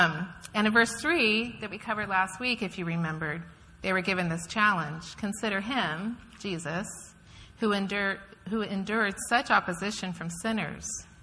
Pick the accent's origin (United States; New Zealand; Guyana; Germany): United States; Redondo Beach, California; We came here originally from Redondo Beach when my husband was hired to be the youth pastor here.